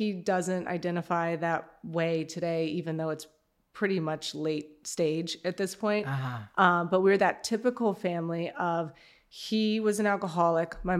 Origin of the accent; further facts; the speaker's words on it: Birmingham, Alabama, United States; So I'm from Birmingham, Alabama.